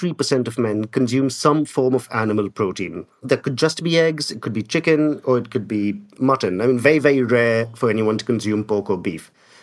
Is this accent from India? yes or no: yes; India; Most Indians, including me, will tell you that there's no such thing as Indian food.